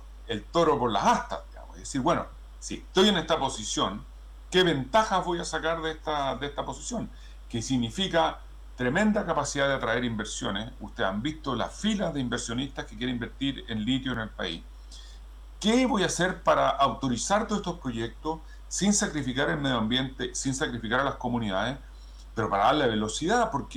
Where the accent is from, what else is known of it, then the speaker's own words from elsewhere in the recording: Chile; lo digo como chileno.